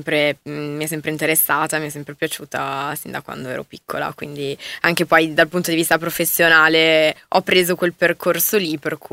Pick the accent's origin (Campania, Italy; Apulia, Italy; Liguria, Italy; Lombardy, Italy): Lombardy, Italy; Milan; Io sono nata a Milano e cresciuta qui, ho iniziato poi a lavorare